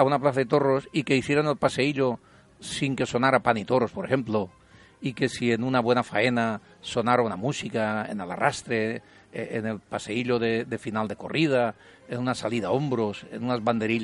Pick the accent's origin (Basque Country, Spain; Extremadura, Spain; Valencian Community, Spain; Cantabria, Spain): Valencian Community, Spain; Sueca; He de decir que … es de mi pueblo, de Sueca. Pueblo de ilustres compositores